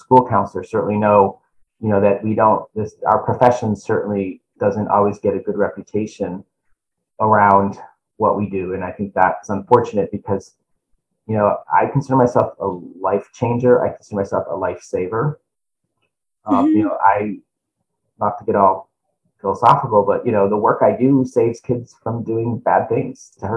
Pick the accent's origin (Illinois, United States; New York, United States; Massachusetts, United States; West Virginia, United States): Massachusetts, United States; Well, I'm from Massachusetts, so I'm going to have to say Fenway Park.